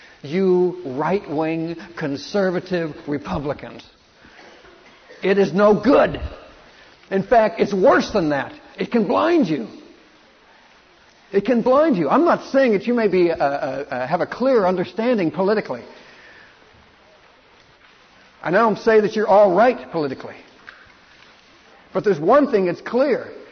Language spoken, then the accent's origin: English; United States; I'm an American and I'm dripping with sexuality.